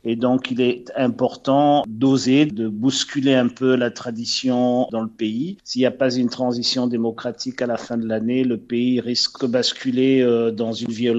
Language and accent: French; Cameroon; Je suis camerounais, j'ai un passeport camerounais. Le fait que ma mère est suisse ne fait pas de moi un suisse parce que j'ai encore le droit de choisir la nationalité qui est la mienne. Donc j'ai fait mon choix, le choix c'est le Cameroun. J'ai décidé d'être camerounais